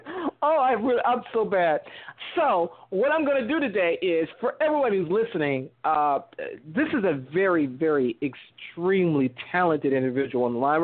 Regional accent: Miami, Florida, United States; from Miami, Florida.

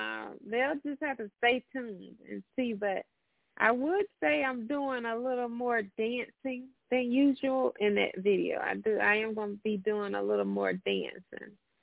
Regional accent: Jacksonville, Florida, United States; Yeah, we're going to be in Jacksonville, just right here in my hometown.

